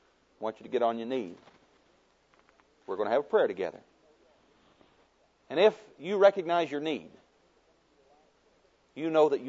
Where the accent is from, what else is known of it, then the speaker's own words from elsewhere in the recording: United States; born there; I didn't have any choice about being born an American.